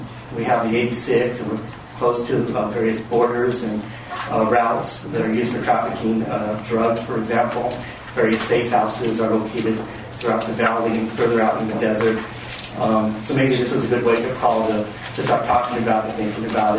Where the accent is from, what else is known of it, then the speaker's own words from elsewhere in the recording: Rancho Mirage, California, United States; from Rancho Mirage.